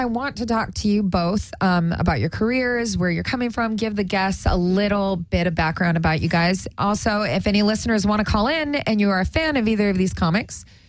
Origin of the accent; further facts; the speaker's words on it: Las Cruces, New Mexico, United States; It was the only place to start comedy. I'm from Las Cruces, New Mexico.